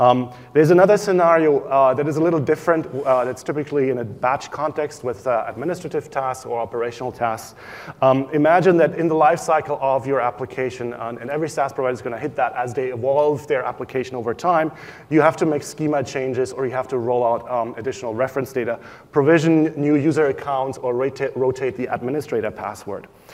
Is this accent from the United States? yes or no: no; Germany; English is a second language; I'm from Germany